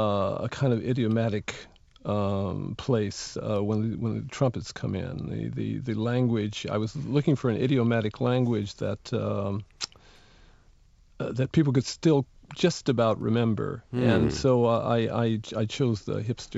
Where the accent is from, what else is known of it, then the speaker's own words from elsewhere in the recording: United States; I am part of the landscape now. I don't think people think of me as American much here anymore.